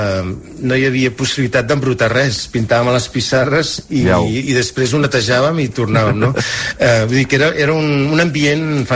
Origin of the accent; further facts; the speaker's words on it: Barcelona, Catalonia, Spain; moved away as an adult; also born or lived in New York; jo vaig néixer a Barcelona i fins als 20... No, als 32 que no vaig marxar a Nova York vaig estar a Barcelona.